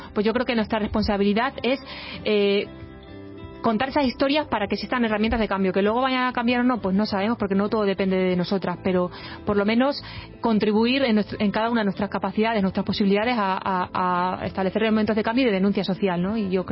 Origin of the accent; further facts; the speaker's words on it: Extremadura, Spain; yo soy muy extremeña, siempre lo digo, y soy una persona que vengo, soy de una familia humilde